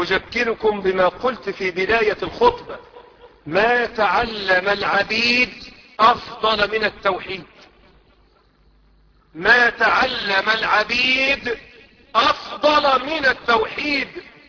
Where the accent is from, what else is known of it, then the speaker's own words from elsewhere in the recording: Egypt; اللهم اجعل بلدنا مصر بلد أمن وأمان ورخاء واستقرار